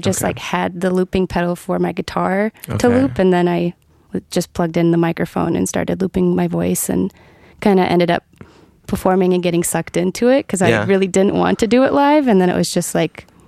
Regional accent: Eau Claire, Wisconsin, United States; I'm from Eau Claire, Wisconsin originally. I grew up there and I guess it's known for music.

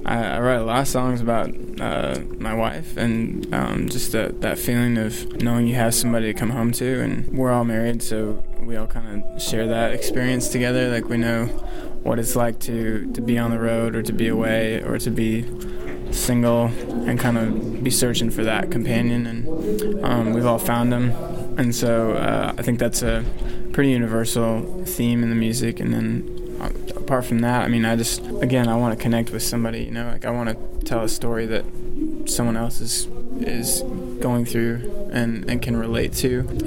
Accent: Owatonna, Minnesota, United States; now in Minneapolis, United States; We are actually pretty much all from Owatonna, Minnesota. At least we were all somewhat there at one point or another, and based out of Minneapolis and Nashville right now.

